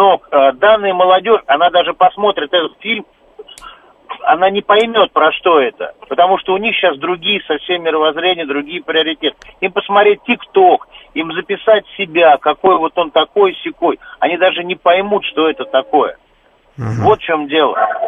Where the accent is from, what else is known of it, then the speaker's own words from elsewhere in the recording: Podolsk, Moscow Oblast, Russia; я сам из Подольска.